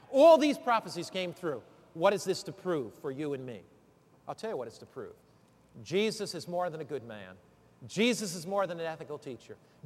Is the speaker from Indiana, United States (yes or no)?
no; Norwich, Connecticut, United States; born there; I was born in Norwich, Connecticut.